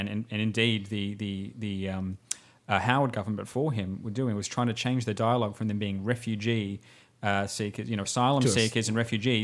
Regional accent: Australia; Well, we're being Australian.

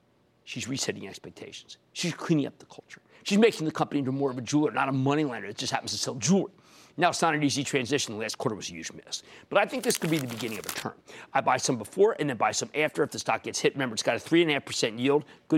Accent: Pennsylvania, United States; Mark in my home state of Pennsylvania.

